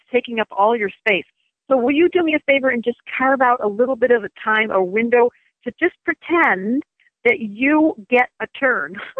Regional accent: Michigan, United States; I'm from Michigan. I grew up in Michigan

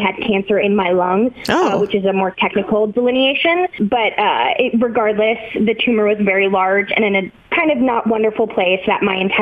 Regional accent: North Carolina, United States; now in New York City, United States; I grew up in North Carolina in a very rural place.

